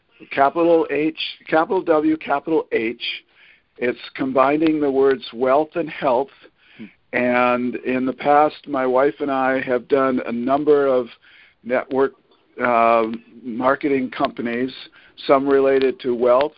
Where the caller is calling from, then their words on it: Fairfield, Iowa, United States; I'm in Fairfield, Iowa.